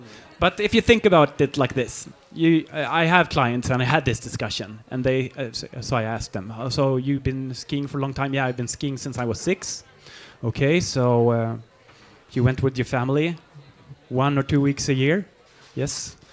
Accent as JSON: {"language": "English", "region": "Berlin", "country": "Germany", "tie": "born or raised there", "also_born_or_lived": "Sweden", "said": "No, I grew up in West Berlin, actually, behind the wall at that time."}